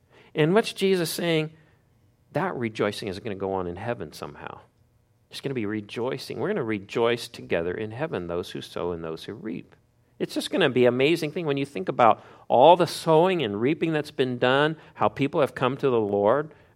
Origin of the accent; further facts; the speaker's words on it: Missouri, United States; I grew up in Missouri